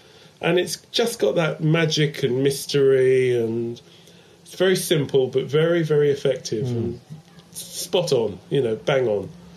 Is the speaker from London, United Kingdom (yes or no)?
yes; London, United Kingdom; I grew up in London in the 50s.